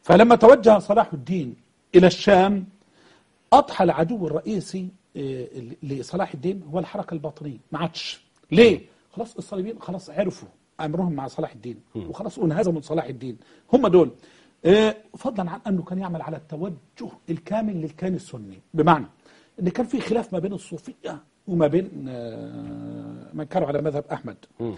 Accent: Egypt; زي واحد عندنا في مصر الوقت كل شوية يروح إيران ويجيب شنطة دي كده مليانة دولارات،

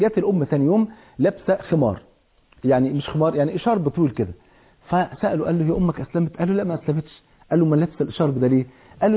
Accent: Egypt; عندنا في مصر

